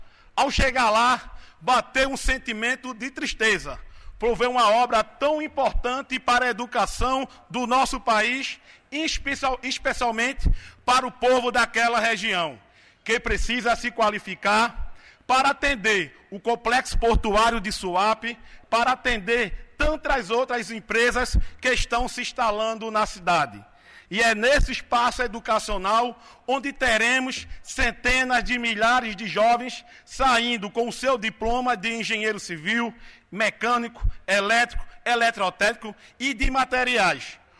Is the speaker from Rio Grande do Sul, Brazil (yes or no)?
no; Cabo de Santo Agostinho, Pernambuco, Brazil; Universidade Federal Rural de Pernambuco, que fica na minha terra natal, no Cabo de Santo Agostinho.